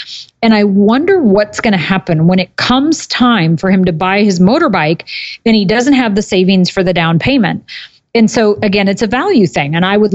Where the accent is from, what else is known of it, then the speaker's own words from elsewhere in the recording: Oregon, United States; but I'm from Oregon, we call them filberts